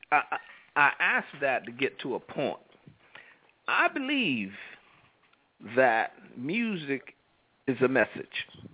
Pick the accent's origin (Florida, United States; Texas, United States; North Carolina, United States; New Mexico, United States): North Carolina, United States; male saxophone player from my hometown, North Carolina.